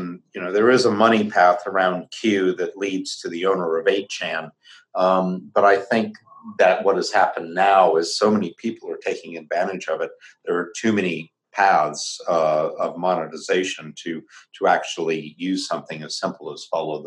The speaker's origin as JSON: {"language": "English", "country": "United States", "said": "As an American, I sit uncomfortably with it."}